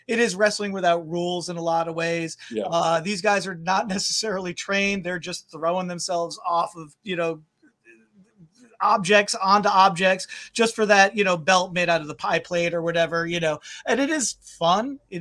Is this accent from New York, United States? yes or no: yes; New York, United States; So it's like, yeah, I grew up basically in New York.